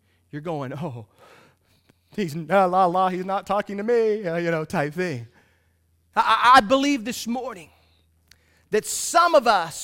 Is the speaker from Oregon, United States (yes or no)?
no; Missouri, United States; I didn't know. I was from Missouri, you know.